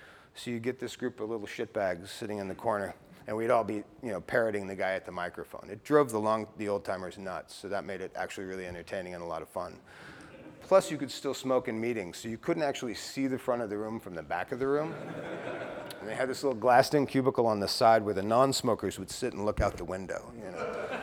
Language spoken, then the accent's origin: English; Oklahoma City, Oklahoma, United States; born there; I was born in Oklahoma City. I got sober in Oklahoma City. About 2 blocks from where I was born is where I got sober, you know.